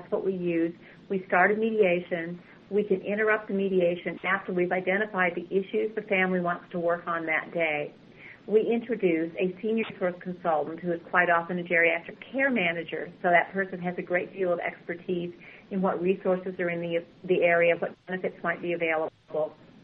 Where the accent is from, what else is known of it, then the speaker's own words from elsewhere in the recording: Cleveland, Ohio, United States; moved away as an adult; also born or lived in Chicago, United States / Minneapolis, United States / Omaha, United States; now in Dallas, United States; I grew up in the Cleveland, Ohio area, went to law school there at Cleveland Marshall, started practicing in Chicago, then we moved to Minneapolis, St. Paul for a few years